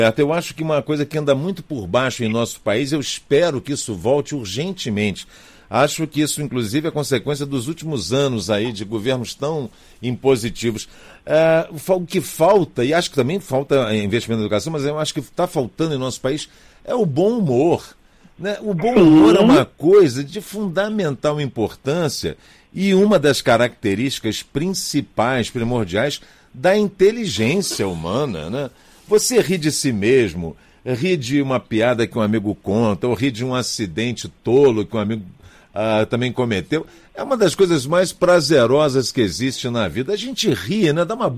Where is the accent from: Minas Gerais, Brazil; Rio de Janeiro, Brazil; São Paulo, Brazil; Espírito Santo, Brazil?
Rio de Janeiro, Brazil; Eu, como sou carioca, E carioca, você sabe, adora um bom papo